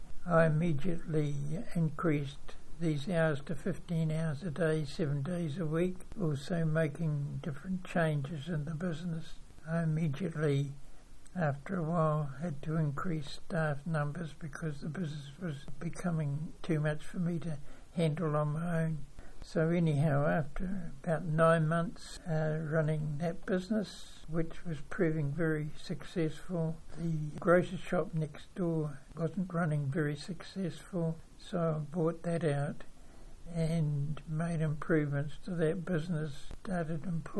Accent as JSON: {"language": "English", "town": "Waipukurau", "region": "Hawke's Bay", "country": "New Zealand", "tie": "born there", "said": "I was born in Waipakarau, 1st of April 1933, and I was the youngster of five children"}